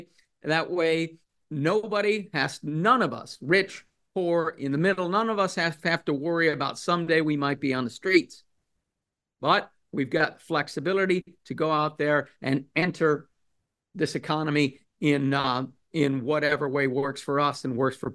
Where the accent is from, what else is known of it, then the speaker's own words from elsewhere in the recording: Cassopolis, Michigan, United States; I grew up in Cassopolis, Michigan, in a little rural town between South Bend, Indiana and Kalamazoo.